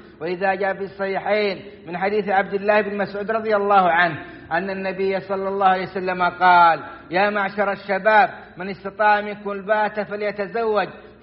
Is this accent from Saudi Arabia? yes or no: yes; Saudi Arabia; وأدم على بلادنا السعودية أمنها وإيمانها وقيادتها والخيرات في أرجائها